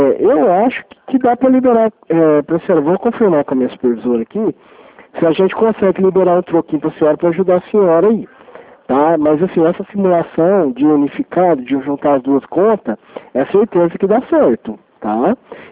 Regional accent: Franca, São Paulo, Brazil; eu sou daqui de Franca, tá?

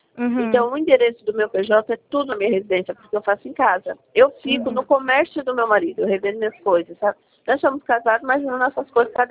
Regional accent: São Paulo, Brazil; Não, é porque eu sou aqui do litoral paulista, né?

